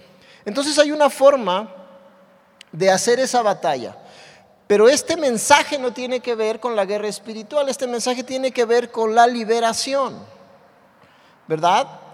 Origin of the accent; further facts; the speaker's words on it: Mexico City, Mexico; born there; yo soy, bueno, nací en el DF, pero soy de corazón jarocho. Veracruzano, hasta les bailo … si quieren.